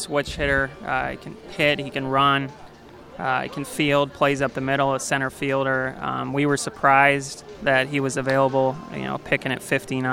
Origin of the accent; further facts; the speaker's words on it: California, United States; I definitely consider myself fortunate being a local kid growing up in the East Bay. I went to Santa Clara. So went to school in the Bay Area